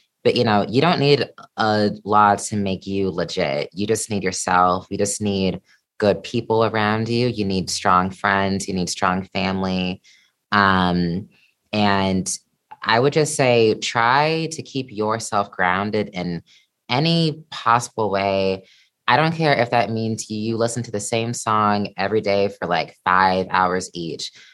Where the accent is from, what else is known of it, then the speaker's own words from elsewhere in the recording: Missouri, United States; You know, I'm from Missouri, and when you're not in like a major, major city like New York or like